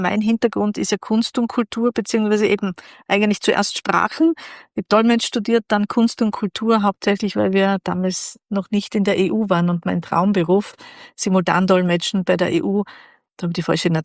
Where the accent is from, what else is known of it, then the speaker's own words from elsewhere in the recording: Feldbach, Styria, Austria; also born or lived in Graz; Ich bin ursprünglich aus Graz und wir sind wie ich 5 war nach Feldbach gezogen.